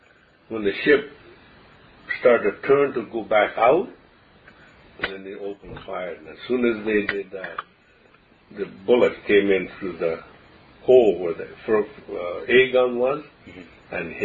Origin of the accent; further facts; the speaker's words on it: Canada; And we tell them we're not. We're Canadian.